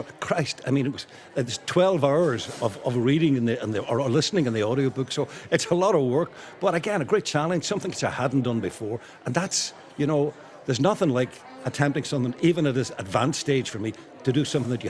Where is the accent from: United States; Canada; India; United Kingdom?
United Kingdom; Derry, Northern Ireland; now in Ireland; I'm from Derry, so I had no, you know, Northsiders feel very strongly about the north side.